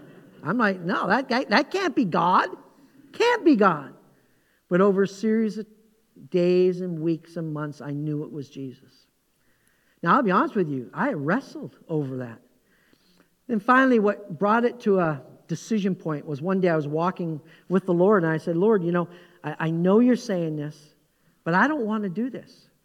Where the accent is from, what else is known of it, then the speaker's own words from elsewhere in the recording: Canada; moved away as an adult; So I came from Canada, lived there the first half of my life. I was about 30 years old, actually, when I moved here.